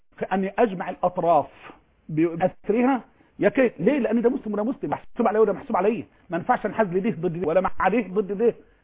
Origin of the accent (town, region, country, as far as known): Egypt